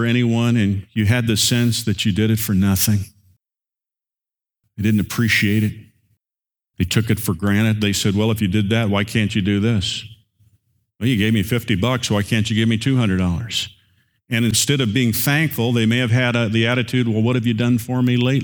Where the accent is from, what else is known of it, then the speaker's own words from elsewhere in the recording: Indiana, United States; I grew up in Indiana, and anyone who grew up in Indiana in the era that I grew up